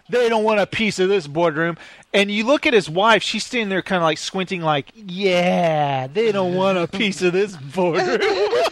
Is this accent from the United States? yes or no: yes; Brooklyn, New York, United States; How come guys from Brooklyn's always have to? I'm from Brooklyn. I'm kind of out there.